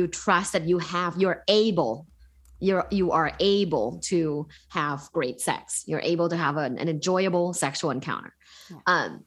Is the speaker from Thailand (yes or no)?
yes; Thailand; English is a second language; I'm from Thailand, and in Thailand, like a lot of families send their kids to kind of like meditation camps.